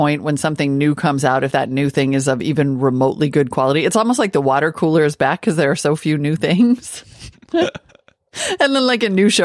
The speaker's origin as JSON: {"language": "English", "country": "Canada", "said": "saying being Canadian, I couldn't really weigh into"}